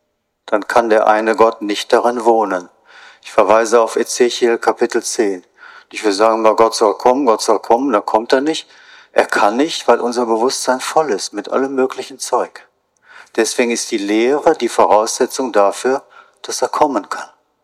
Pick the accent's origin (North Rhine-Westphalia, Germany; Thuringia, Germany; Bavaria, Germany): North Rhine-Westphalia, Germany; meiner Heimat, dem Münsterland, wo alles flach ist, in der Nähe der Niederlande.